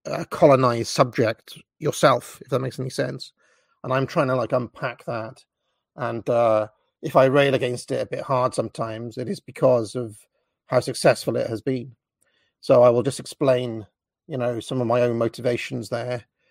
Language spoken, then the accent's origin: English; United Kingdom; I grew up in Thatcher's Britain. I grew up in the 80s, and I'm literally a child of this.